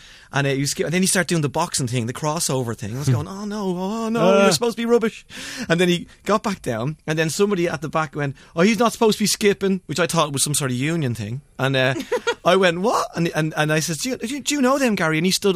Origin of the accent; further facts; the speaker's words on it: Ireland; Of course I have, I'm Irish, you know, I love swimming in miserable water.